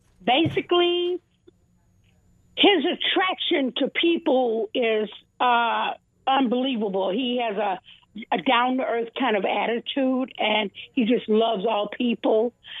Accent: Chicago, Illinois, United States; now in Fort Lauderdale, United States; I live north of Fort Lauderdale, and I really love, I was born and raised in Chicago.

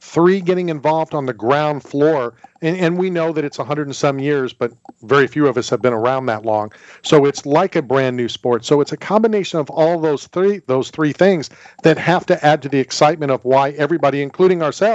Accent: Philadelphia, Pennsylvania, United States; not only your backyard, but my hometown of Philadelphia?

